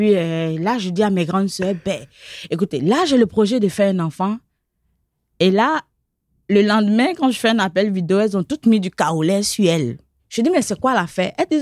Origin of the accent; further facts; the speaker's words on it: Côte d’Ivoire; suis d'origine ivoirienne et puis déjà, c'est mal vu. Donc, en plus d'être ivoirien, mon ethnie, donc ma langue maternelle, on est plus dans le sud de la Côte d'Ivoire